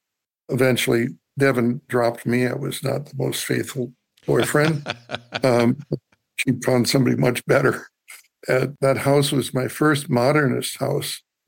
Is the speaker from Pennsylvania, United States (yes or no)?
no; Michigan, United States; And also I said, well, I come from Michigan and I sort of know the area they want to build.